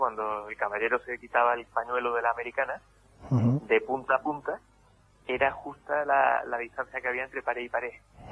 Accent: Córdoba, Andalusia, Spain; yo recuerdo cuando empecé a componer este tema, me iba por el barrio La Judería de Córdoba

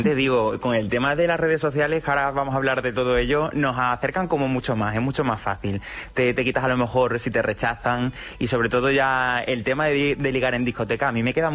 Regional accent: San Vicente de Alcántara, Extremadura, Spain; más o menos rayana de Cáceres, Badajoz, que es donde se encuentra San Vicente de Alcántara, que es mi pueblo.

